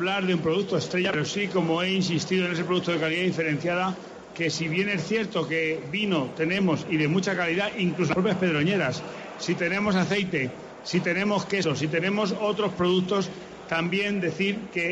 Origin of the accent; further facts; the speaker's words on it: Fuente del Espino de Aro, Castilla-La Mancha, Spain; En el propio término municipal de mi pueblo, que es Fuente del Espino de Aro, se cría, se produce y desde allí también llega a Las Peras.